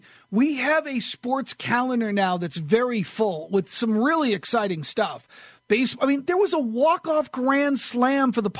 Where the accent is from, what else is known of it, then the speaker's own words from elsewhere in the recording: New Hampshire, United States; I grew up in New Hampshire, and, you know, I liked baseball.